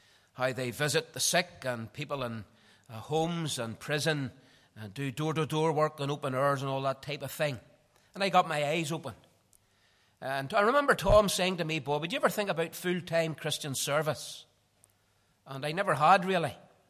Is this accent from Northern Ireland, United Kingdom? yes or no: yes; Belfast, Northern Ireland, United Kingdom; accent: Belfast; You know by my accent that I am from Belfast. And if you came from Belfast, you'd know what part of Belfast I came from, because we've all been different accents as well. I'm from East Belfast.